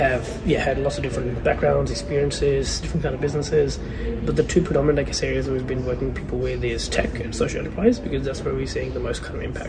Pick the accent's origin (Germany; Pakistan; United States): Pakistan; moved away as an adult; now in Australia; my sort of background is I'm from Pakistan originally. I came here to Australia in 2013. So I started in Pakistan as an engineer